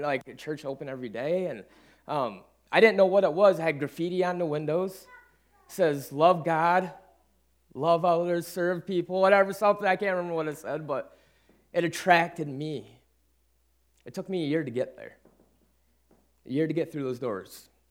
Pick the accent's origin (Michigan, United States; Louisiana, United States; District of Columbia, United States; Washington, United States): Michigan, United States; Alpena; also born or lived in Sacramento; I was born in Sacramento. Mom and dad was in the Air Force. I have a sister. I played every sport. We moved from Sacramento to Alpena when I was around 9-10 years old.